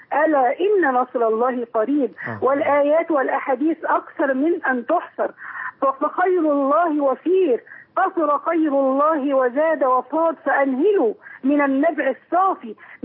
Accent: Alexandria, Alexandria Governorate, Egypt; وأنا من الإسكندرية ولم أعرف من شوارعها إلا واحد على مليون من مساحتها

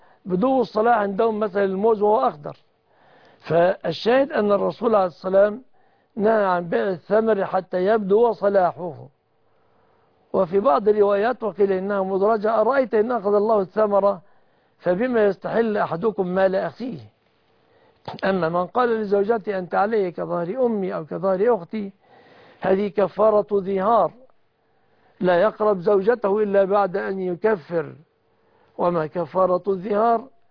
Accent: Egypt; بلادنا مصر

